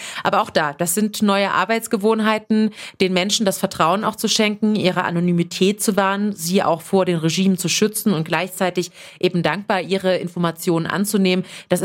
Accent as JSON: {"language": "German", "country": "Germany", "moved": "yes", "said": "Und gerade als Deutsche bin ich auch sehr klischeehaft, verlässlich und pünktlich."}